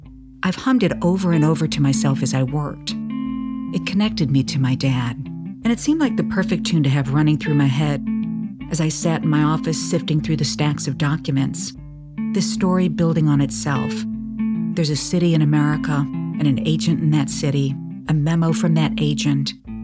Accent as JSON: {"language": "English", "town": "St. Louis", "region": "Missouri", "country": "United States", "tie": "born or raised there", "said": "I wanted to know what he knew about things the FBI did in my hometown of St. Louis"}